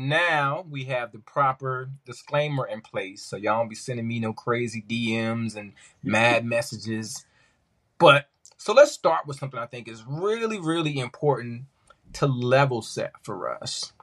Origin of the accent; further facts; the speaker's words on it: California, United States; That's important to me because I'm from California.